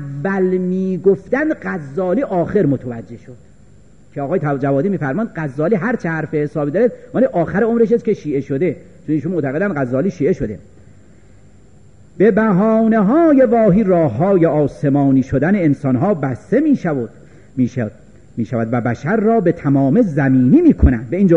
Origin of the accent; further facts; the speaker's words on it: Iran; ایرانیت که چیز بدی نیست، منم ایرانیم